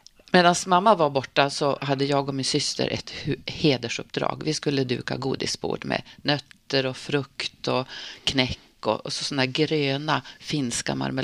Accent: Norrbotten County, Sweden; Jag är ju tornedaling, jag är uppvuxen i Norrbottens gränsland.

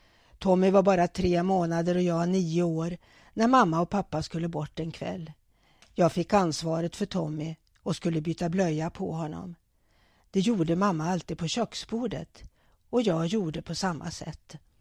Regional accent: Örnsköldsvik, Västernorrland County, Sweden; Jag är uppvuxen i Övik och mina unga föräldrar fick skriva till Kungs för att de skulle få lov att gifta sig.

